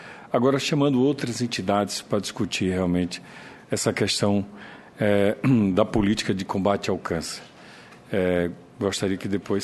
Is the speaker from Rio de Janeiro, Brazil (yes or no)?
no; Sergipe, Brazil; no meu estado, estado de Sergipe, a gente vem perdendo